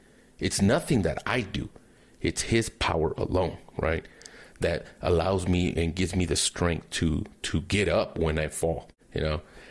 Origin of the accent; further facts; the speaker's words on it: California, United States; My parents were Christian. I am one of seven kids. We grew up in California.